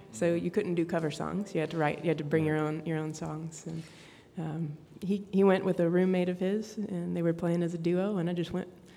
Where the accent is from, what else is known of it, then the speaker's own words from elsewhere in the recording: Louisiana, United States; Louisiana. And that's we actually live in Louisiana.